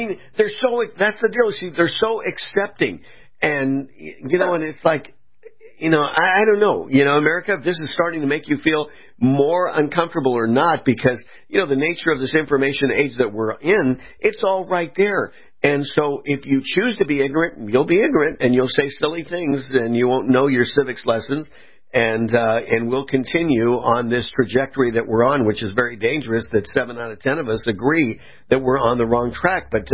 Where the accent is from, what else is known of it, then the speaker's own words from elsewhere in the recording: California, United States; I mean, I was born and raised in California. I have all my friends. Of course, I'm living in Florida these days.